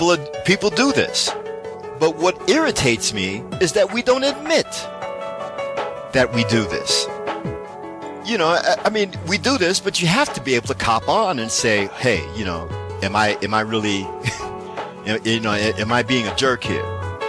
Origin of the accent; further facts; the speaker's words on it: East Coast, United States; And so, yeah, I'm from the East Coast. Don't really do that.